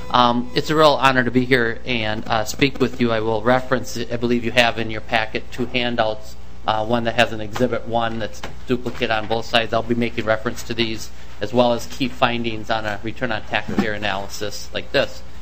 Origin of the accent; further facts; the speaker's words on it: Mountain Lake, Minnesota, United States; I grew up in Cottonwood County back in Mountain Lake, Minnesota